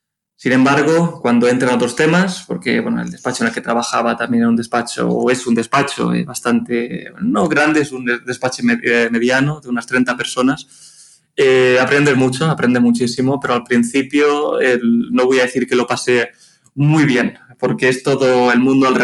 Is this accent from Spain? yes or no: yes; Barcelona, Catalonia, Spain; moved away as an adult; also born or lived in Norway / Russia; now in Dubai, United Arab Emirates; Yo estuve trabajando bastantes años en Barcelona, soy de Barcelona. Después, bueno, trabajaba para una firma de abogados. Después de Barcelona estuve una temporada en Noruega, otra temporada en Rusia